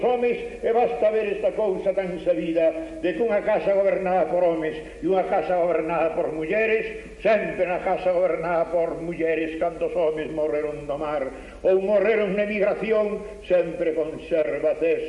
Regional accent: Ourense, Galicia, Spain; porque a miña terra de Orense en son da Rúa dos Zapateiros, despois chamada da Rúa da Paz, na terra de Orense todos aplausa menos o magisterio

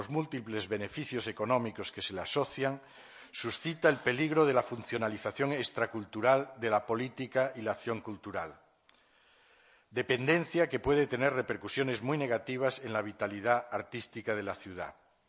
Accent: Barcelona, Catalonia, Spain; yo vengo de Barcelona, pues es un caso ejemplar

